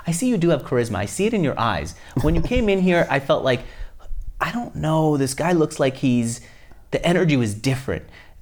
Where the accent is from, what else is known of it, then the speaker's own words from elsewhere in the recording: New York, United States; I grew up in New York, surrounded by people who are building companies that outlasted them.